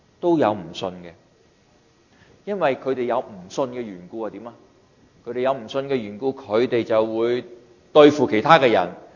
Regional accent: Hong Kong; now in Canada; 以前我香港人有防盗眼，除咗防盗眼之外咧，仲有铁闸噶嘛。我屋企唔单止一道铁闸，我以前住香港度两堂铁闸噶

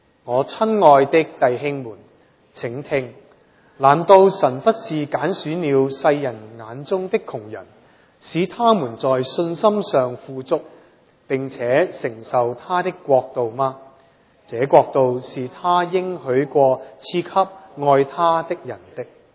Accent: Canada; 我哋加拿大人咧，基本上咧，真系都谂住佢哋攞金牌。

